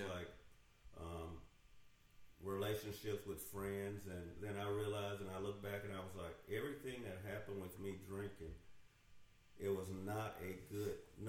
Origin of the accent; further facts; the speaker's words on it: the South, United States; growing up in the South